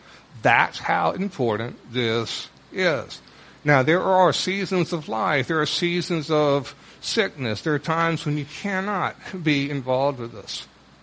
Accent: the South, United States; I'll use in reference since I grew up in the South.

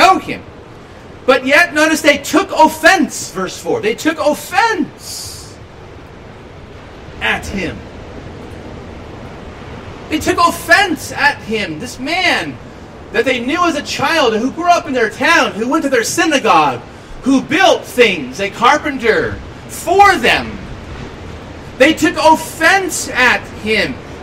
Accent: Los Angeles, California, United States; If you're not from here, I'll say, well, I'm from Southern California. Maybe you know a little bit about Southern California. I'll say, well, I'm from Los Angeles.

